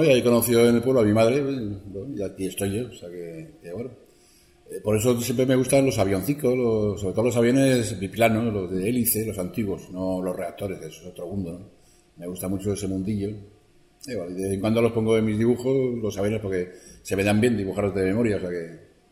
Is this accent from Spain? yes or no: yes; Zaragoza, Aragon, Spain; also born or lived in Morón; nací en Morón, jo me crié en Zaragoza. Jo a Morón iba en los veranos